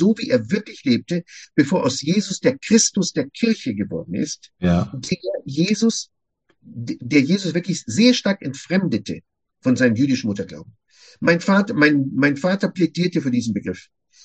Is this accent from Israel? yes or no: yes; Jerusalem, Jerusalem District, Israel; Jesus lebte in Israel, wo ich geboren werden durfte, in Jerusalem. Er lebte dort einen Katzensprung von mir entfernt. Ich bin in der Neustadt aufgewachsen